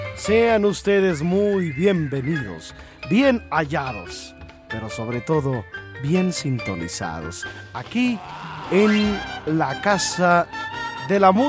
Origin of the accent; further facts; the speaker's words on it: Yucatán, Mexico; mi paisano yucateco